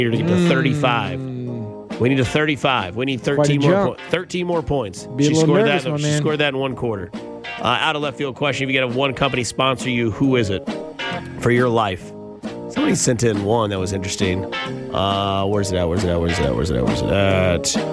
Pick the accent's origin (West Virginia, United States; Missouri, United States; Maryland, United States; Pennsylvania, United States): Missouri, United States; Blue Springs; It used to be Family Golf Park when I was a kid growing up in Blue Springs.